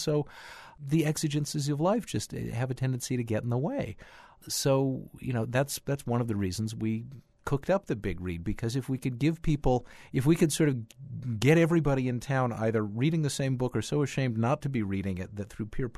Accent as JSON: {"language": "English", "region": "California", "country": "United States", "said": "I'm a Californian too."}